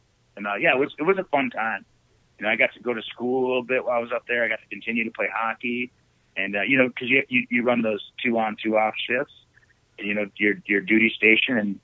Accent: United States; I grew up on Lake Champlain, so I knew that lake, but I didn't know it like I thought I did.

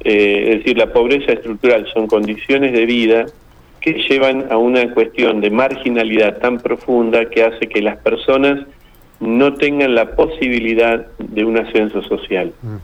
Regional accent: Rosario, Santa Fe, Argentina; yo nací acá en Rosario, uh-huh. Soy de toda la vida, desde un barrio de zona sur, uh-huh. De un barrio de acá de la ciudad. Bueno, me crié viendo cómo crecía mi ciudad en la zona centro

